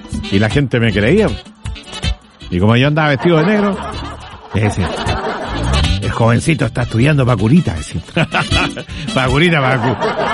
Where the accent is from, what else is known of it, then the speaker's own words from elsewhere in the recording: Cobquecura, Ñuble, Chile; Yo soy de allá de Copquecura. Bonito, sector turístico atractivo.